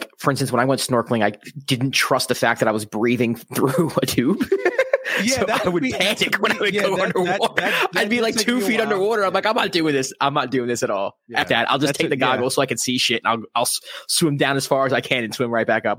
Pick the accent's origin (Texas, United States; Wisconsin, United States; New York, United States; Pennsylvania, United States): New York, United States; Bronx; same, the Bronx.